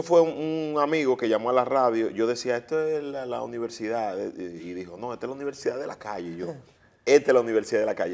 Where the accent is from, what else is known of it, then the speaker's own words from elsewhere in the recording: Dominican Republic; porque yo lo que soy es dominicano, claro.